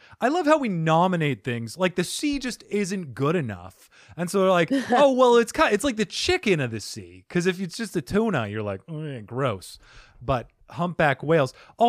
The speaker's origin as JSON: {"language": "English", "region": "Arizona", "country": "United States", "said": "I'm from Arizona, so I barely even know what one looks like. We just have sand and salamanders. Cacti. Yeah, and cacti here, saguaros."}